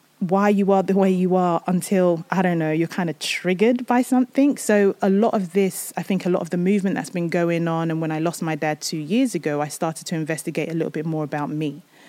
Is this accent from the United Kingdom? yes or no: yes; United Kingdom; born there; also born or lived in Nigeria; So I was born in the UK.